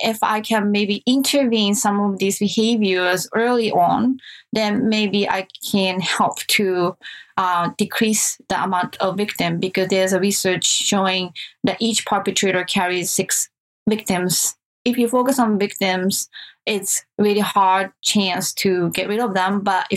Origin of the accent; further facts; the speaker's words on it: Japan; English is a second language; now in United States; And I'm from Japan, as you mentioned. And I came to Berklee College of Music in 1998.